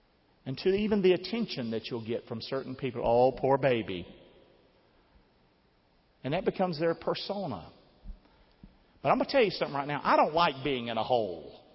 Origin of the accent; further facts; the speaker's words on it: Rockingham, North Carolina, United States; I'm from Rockingham, baby. Now, a lot of y'all don't know Rockingham, but Rockingham's race country.